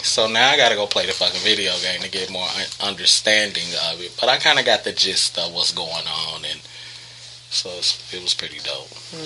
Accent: United States; don't think just because I'm American I don't know shit.

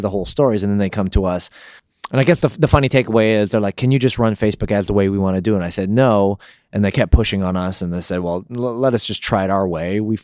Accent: Canada; Now, keep in mind, I'm Canadian, so we have terrible reward systems.

